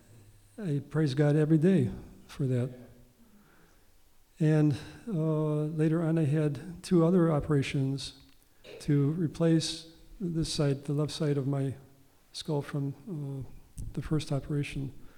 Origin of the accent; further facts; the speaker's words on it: Philippines; as you know now, I'm from the Philippines.